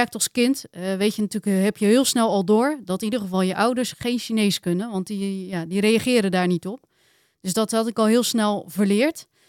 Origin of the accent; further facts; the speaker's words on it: Barendrecht, South Holland, Netherlands; also born or lived in China; Ik ben zelf geboren in China en opgegroeid in een kinderthuis in China. En toen rond mijn derde levensjaar, toen werd ik geadopteerd en kwam ik in de gemeente Barendrecht terecht.